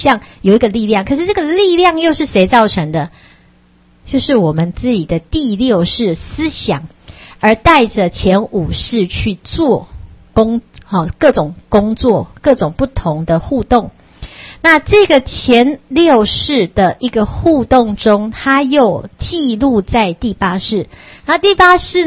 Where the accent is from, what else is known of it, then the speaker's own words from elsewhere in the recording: Taipei, Taiwan; 当我这一生我是人，所以我是台北人，我就觉得这台北是我的家。